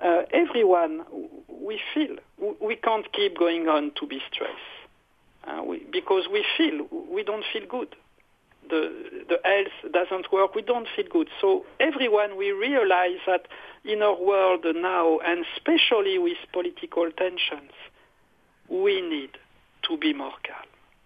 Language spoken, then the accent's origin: English; France; English is a second language; now in United States; Me, I come from France. I am U.S. citizen, but I am immigrant from France.